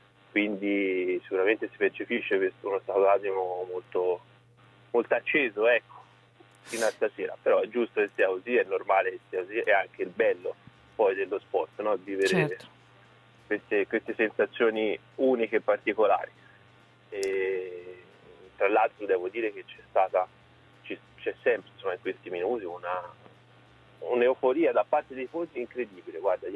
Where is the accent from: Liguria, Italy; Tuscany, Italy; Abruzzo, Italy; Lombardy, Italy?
Tuscany, Italy; Siena; lo dico da senese